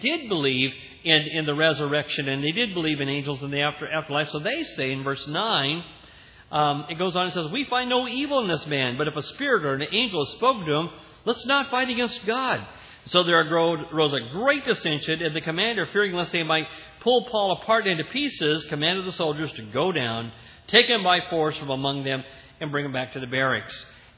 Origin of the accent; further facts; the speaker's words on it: Santa Ana, California, United States; He and I were raised together in Santa Ana, raised with the same school, lived in the same area years ago.